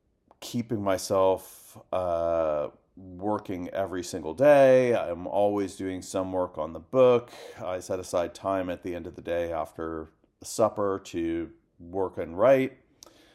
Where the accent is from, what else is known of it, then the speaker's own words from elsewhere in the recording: San Francisco, California, United States; now in Montreal, Canada; I'm based in Montreal, in Quebec, Canada. I'm originally from California, San Francisco, but I moved to Montreal about 20 years ago, and it feels like home.